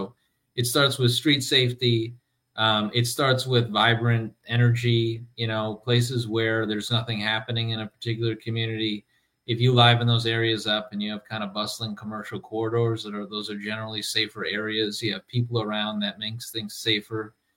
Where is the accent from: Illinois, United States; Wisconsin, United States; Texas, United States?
Wisconsin, United States; Milwaukee; born or raised there